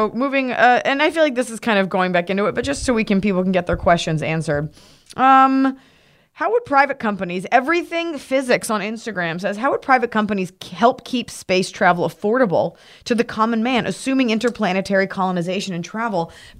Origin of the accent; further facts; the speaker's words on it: Texas, United States; I'm from Texas, so I can't say I like Oklahoma.